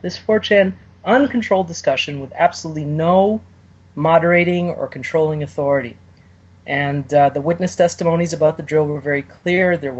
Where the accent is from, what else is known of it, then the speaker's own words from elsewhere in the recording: Israel; I grew up in Israel, and I've also seen firsthand actual murder.